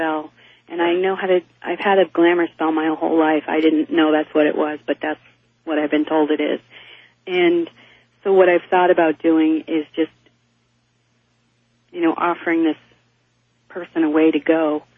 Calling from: Eagle River, Alaska, United States; I'm from Eagle River, Alaska.

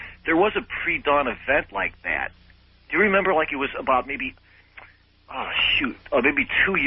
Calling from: San Jose, California, United States; I live in California. I'm calling from San Jose.

